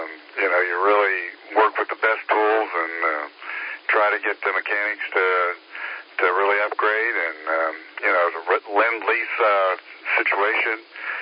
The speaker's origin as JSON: {"language": "English", "town": "Boca Raton", "region": "Florida", "country": "United States", "said": "I'm from originally from Boca Raton, Florida"}